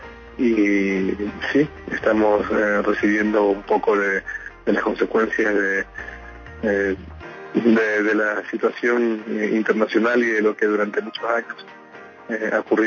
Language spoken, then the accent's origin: Spanish; Ecuador; nos duele mucho como familia ecuatoriana.